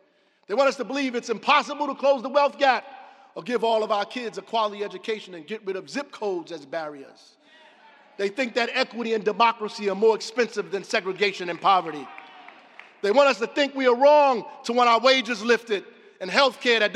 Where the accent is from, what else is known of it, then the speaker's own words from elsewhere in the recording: Newark, New Jersey, United States; But I'm from Newark. I love this city, and we all have so much to be proud of.